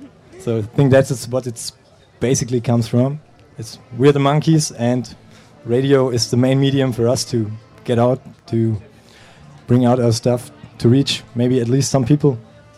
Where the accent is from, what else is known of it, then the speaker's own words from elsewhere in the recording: Stuttgart, Baden-Württemberg, Germany; English is a second language; from Stuttgart too.